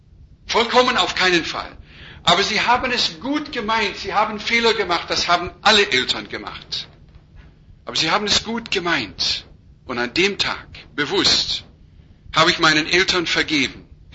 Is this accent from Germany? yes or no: no; Western United States, United States; in einem Dorf mit 300 Leuten im wilden Westen Amerikas, auf einem Indianerreservat, wo ich aufgewachsen bin